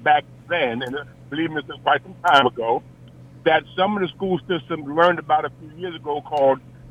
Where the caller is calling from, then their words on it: Virginia, United States; Now, I'm calling from Virginia, but I actually went to school in South Jersey.